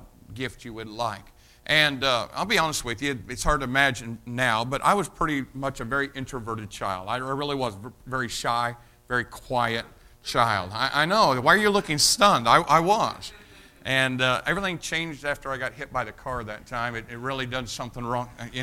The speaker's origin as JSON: {"language": "English", "town": "Jasonville", "region": "Indiana", "country": "United States", "said": "I was taken from Jasonville, Indiana, and put into poverty-stricken inner-city Chicago."}